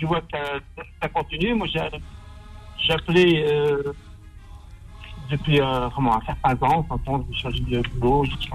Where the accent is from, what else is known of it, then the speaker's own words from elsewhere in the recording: Algeria; now in France; Moi, j'ai grandi en Algérie.